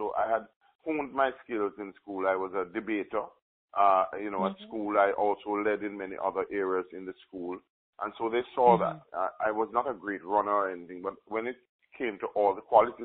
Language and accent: English; Jamaica; everything I know, everything I think about, everything I feel, every fiber of my body is Jamaican. I'm a Jamaican born and bred, and I'll be a Jamaican even when I'm dead.